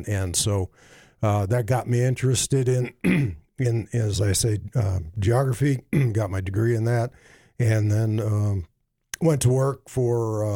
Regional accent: Wyoming, United States; also born or lived in Sheridan; I was born in Sheridan, actually, but my family was in oil, and so we moved a lot. My father was a geologist, and so we lived all over Wyoming, as I say, the Intermountain West, overseas.

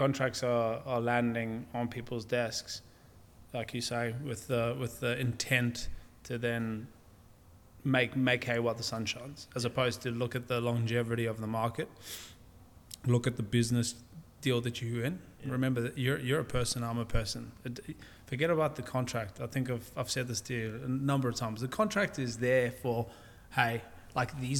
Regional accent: South Africa; I was raised in South Africa, as you know.

